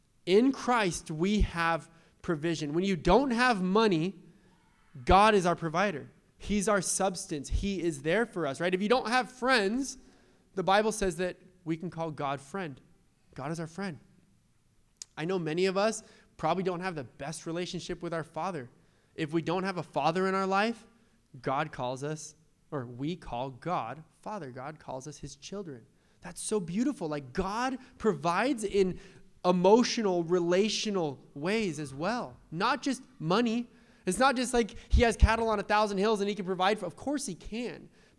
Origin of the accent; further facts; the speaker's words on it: San Diego, California, United States; Now, we grew up in San Diego. Like, it's not like we grew up in a broke city, but both of us came from single moms